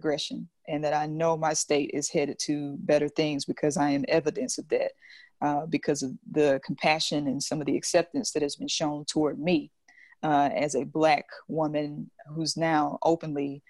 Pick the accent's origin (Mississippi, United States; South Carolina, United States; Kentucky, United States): Mississippi, United States; Jackson; So my story is, I grew up in Jackson, Mississippi, where I was called the N-word in the fourth grade